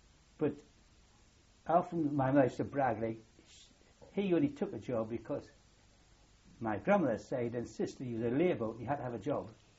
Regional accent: Jarrow, North East England, United Kingdom; born there; Well, I was born in Jarrow on the 5th of July, 1920. And according to my mother, I was born above an ice cream shop on Great Ormond Street in Jarrow.

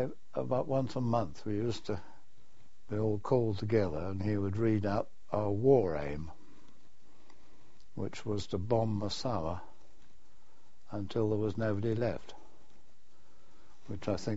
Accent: Orpington, South East England, United Kingdom; born there; I was born in Chislehurst in... no, Orpington in Kent.

